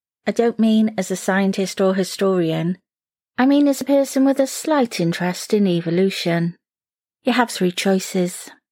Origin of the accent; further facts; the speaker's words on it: Cardiff, Wales, United Kingdom; I'm from Cardiff, UK, and if I'm honest, getting a little bored of it. And not just because I haven't been able to leave here for a year.